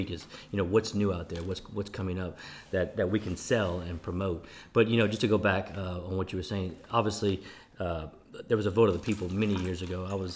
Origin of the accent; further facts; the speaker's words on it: Lafayette, Louisiana, United States; also born or lived in Marquette, Michigan; I always say I'm born and raised in Lafayette because really I am. But my birth certificate says Marquette, Michigan.